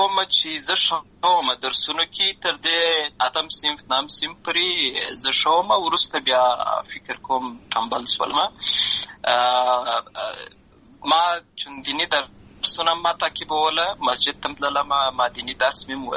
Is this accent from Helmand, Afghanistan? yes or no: yes; Lashkar Gah, Helmand, Afghanistan; زه په اصل کې د وروزګان ولایت یم اما زه په هلمند ولایت لشکرګاه کې پیدا شوی یم اما د لوی سوی یم